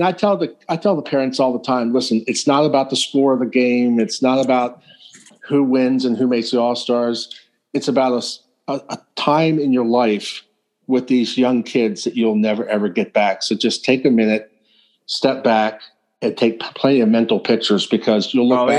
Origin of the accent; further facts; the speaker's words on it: Cambridge, Maryland, United States; I was born and raised in Cambridge, which is another town that just it's just reemerged after an economic downturn that lasted about 40 years in the aftermath of the riots of the late 1960s.